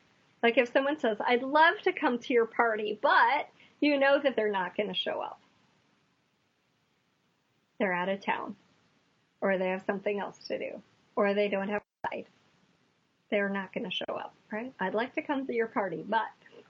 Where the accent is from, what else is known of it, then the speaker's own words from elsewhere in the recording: Midwest, United States; now in Maui, United States; And I'm in the Midwest. I'm from the Midwest. I'm on Maui. So forgive me for saying you guys. That's just how I grew up.